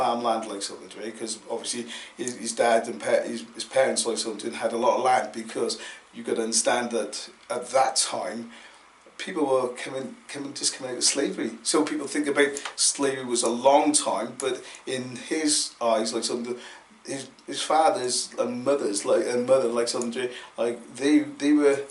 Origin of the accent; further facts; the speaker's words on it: Newport, Wales, United Kingdom; born there; I was born in Newport, South Wales.